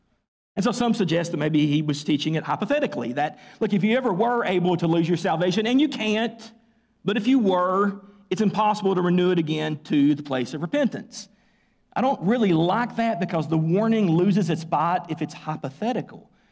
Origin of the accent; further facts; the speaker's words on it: Tennessee, United States; Now, I know that's not good English, but I'm from Tennessee, so I know you will forgive me.